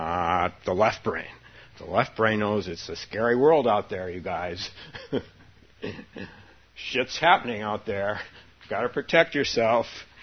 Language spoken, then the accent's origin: English; San Francisco, California, United States; When I was younger and meditated in my hometown of San Francisco, our Zen center was faced Bush Street in San Francisco.